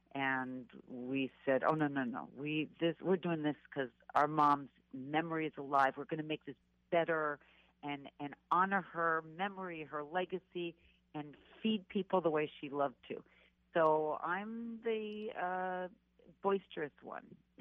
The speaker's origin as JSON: {"language": "English", "region": "Arizona", "country": "United States", "tie": "born or raised there", "said": "So we grew up in Arizona. We ate a lot of Mexican food"}